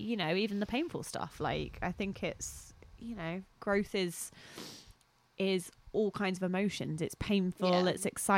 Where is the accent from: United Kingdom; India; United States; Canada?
United Kingdom; England; I'm sorry. I'm so English.